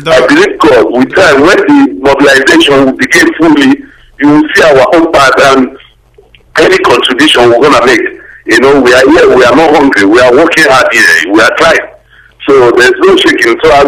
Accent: Cameroon; born there; Because I was born in Cameroon

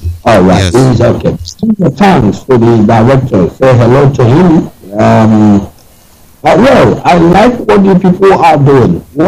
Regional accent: Orlu, Imo, Nigeria; I'm from Orlu.

